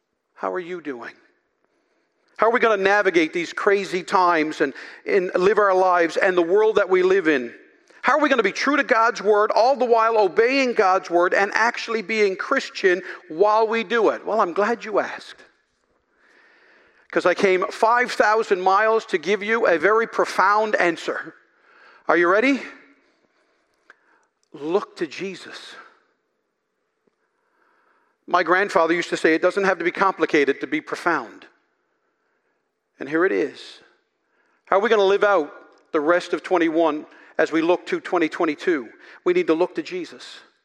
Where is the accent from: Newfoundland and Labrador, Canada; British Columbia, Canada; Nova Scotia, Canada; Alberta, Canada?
Newfoundland and Labrador, Canada; Pardon my cynicism, I'm from Newfoundland